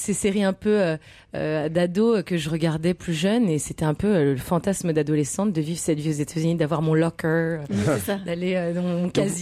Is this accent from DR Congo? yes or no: no; Morocco; born there; Moi, je suis née au Maroc.